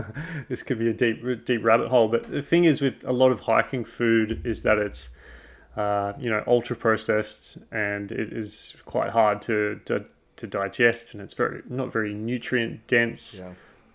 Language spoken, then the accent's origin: English; Australia; I've got all the gear, but I'm hideously inexperienced being an Australian in ice.